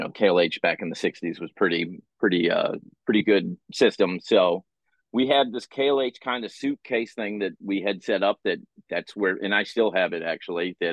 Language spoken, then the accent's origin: English; Dorchester, Massachusetts, United States; also born or lived in Scranton; I grew up in Dorchester, where I live now. So I was born in Scranton, Pennsylvania, but I only lived there for 3 months. So I'm more or less a Boston guy from the get-go